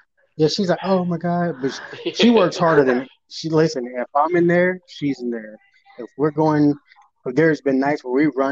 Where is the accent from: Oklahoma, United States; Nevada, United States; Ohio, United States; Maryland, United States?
Nevada, United States; Las Vegas; moved away as an adult; I was born and raised in Vegas. I'm from Vegas